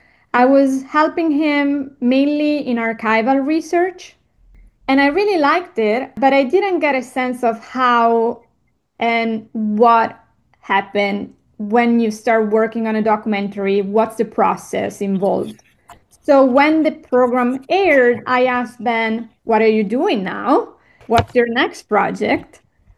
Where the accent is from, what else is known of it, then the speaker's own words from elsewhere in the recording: Italy; moved away as an adult; now in United States; I started working as a journalist when I was back in Italy, my home country, and then I moved to the United States in 2018 to study journalism.